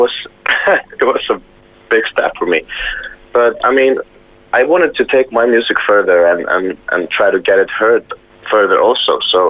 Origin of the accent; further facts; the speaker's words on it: Iceland; Iceland is a really small place and it's pretty magical to live there.